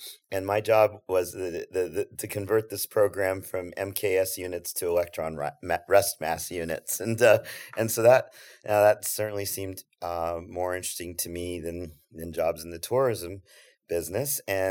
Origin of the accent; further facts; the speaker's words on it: Albuquerque, New Mexico, United States; So I grew up in Albuquerque, New Mexico.